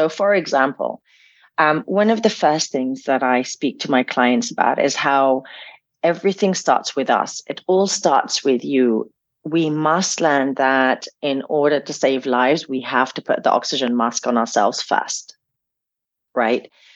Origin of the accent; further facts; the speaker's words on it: Damascus, Damascus Governorate, Syria; I remember, you know, being age 6 and growing up in Damascus and playing with my siblings and my cousins